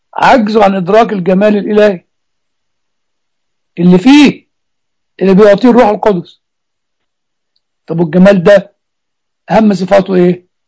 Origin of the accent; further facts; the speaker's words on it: Egypt; moved away; واللي ربما موجود عندنا في مصر. طبعا انا ما اعرفش مصر ماشيه ازاي.